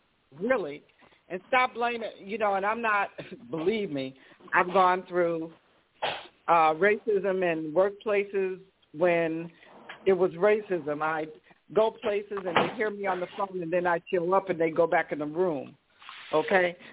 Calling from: Chicago, Illinois, United States; I'm calling from Chicago

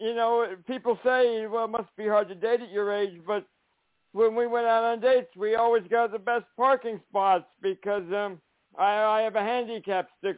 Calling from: Louisiana, United States; I'm calling from Louisiana.

